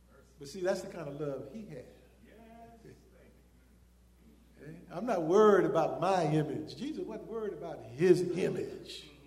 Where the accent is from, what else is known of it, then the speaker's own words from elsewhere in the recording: Oakland, California, United States; I'm from the Oakland, you know, Bay Area.